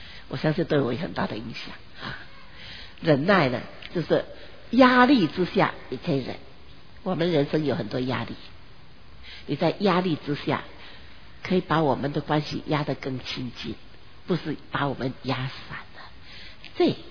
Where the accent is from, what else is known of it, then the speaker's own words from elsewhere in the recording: Hong Kong; 我有六个兄弟，两个哥哥，四个弟弟。我们在香港长大，香港的地方小得不得了